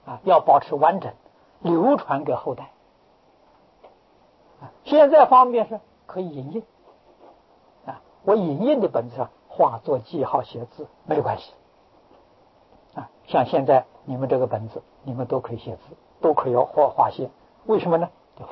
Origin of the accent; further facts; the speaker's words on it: China; 啊，我们中国人常讲，不孝有三，无后为大。